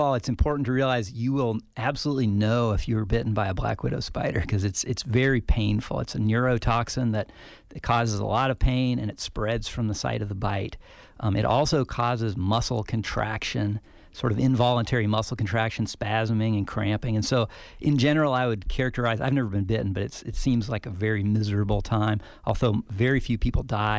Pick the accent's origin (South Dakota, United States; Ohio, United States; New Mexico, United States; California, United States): New Mexico, United States; Las Cruces; where I grew up in New Mexico, in my backyard in Las Cruces, I could probably find a couple of dozen black widows